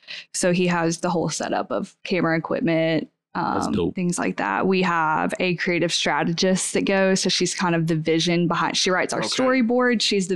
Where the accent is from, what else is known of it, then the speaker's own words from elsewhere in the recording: Cleveland, Ohio, United States; also born or lived in Oxford, Mississippi; I grew up here in Cleveland, but I really wanted to go to Ole Miss in Oxford, Mississippi. So my parents went to Ole Miss. I lived in Oxford till I was like 10 or 11.